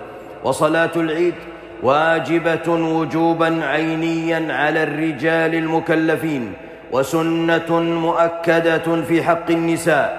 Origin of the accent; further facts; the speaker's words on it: Saudi Arabia; والغالب عندنا في المملكة العربية السعودية أن الناس يأكلون الأرز أو البر